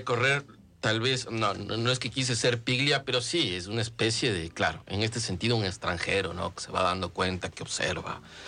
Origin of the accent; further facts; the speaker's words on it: Ecuador; tuve la experiencia en mi país de trabajar como docente universitario